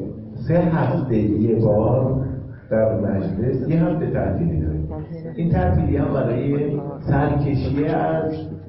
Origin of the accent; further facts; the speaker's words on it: Iran; وقتی میپرسه Where are you from؟ آقا شما بچه کجایی؟ میگم ایران